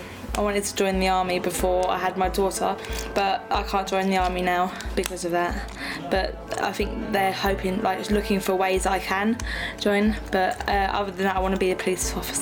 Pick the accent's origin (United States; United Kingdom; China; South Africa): United Kingdom; Brighton, South East England; also born or lived in Ashford, United Kingdom / Spain; I grew up in Spain with my granddad and my mum and my dad and my sister. I've got a twin sister. And then we moved over to Brighton, to Whitehawk, when I was about 6, and went to school in Whitehawk.